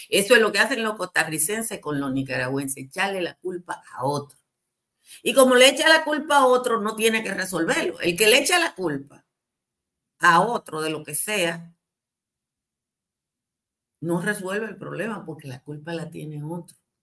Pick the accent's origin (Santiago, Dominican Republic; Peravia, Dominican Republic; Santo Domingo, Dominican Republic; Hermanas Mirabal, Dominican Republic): Peravia, Dominican Republic; Nizao; Cuando hacen ese desfogue, yo que soy de Nizao, lo entiendo perfectamente